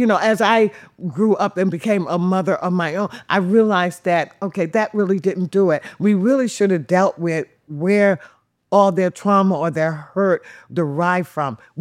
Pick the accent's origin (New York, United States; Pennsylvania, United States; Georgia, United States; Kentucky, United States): New York, United States; Where you really did see a more two-family homes, two-parent home, where I was brought up in New York, okay?